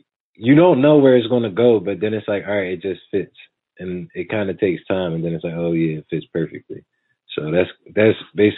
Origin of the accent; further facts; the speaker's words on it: Germantown, United States; just always seeing graffiti growing up in Germantown, seeing it in different places